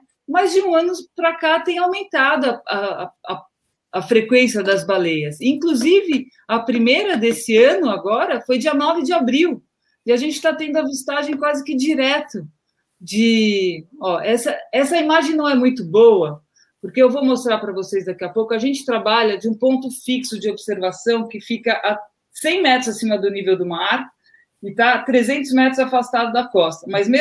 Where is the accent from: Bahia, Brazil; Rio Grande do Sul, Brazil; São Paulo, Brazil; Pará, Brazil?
São Paulo, Brazil; que eu sou paulistana, né